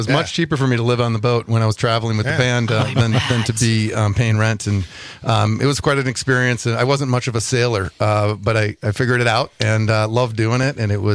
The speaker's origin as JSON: {"language": "English", "town": "Green Bay", "region": "Wisconsin", "country": "United States", "also_born_or_lived": "Los Angeles", "said": "I mean, I'm from Green Bay originally, so left college and went and traveled out west and went to music school at Musicians Institute in Los Angeles"}